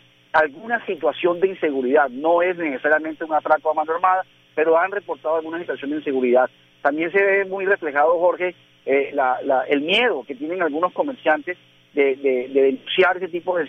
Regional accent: Barranquilla, Atlántico, Colombia; nosotros tenemos que, como barranquilleros, tener la percepción de estar seguros

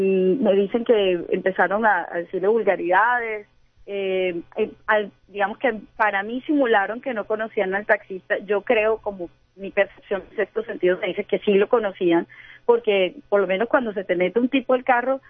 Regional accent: Barranquilla, Atlántico, Colombia; Si es una amenaza ya como barranquillero, que es nuestra costumbre tomar un taxi en la mañana, en la tarde, en la noche, cualquier hora

